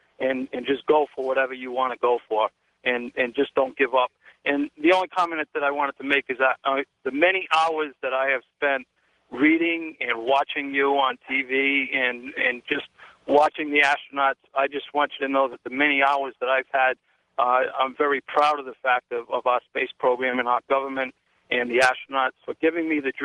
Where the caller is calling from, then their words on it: Barrington, Rhode Island, United States; from Barrington, Rhode Island.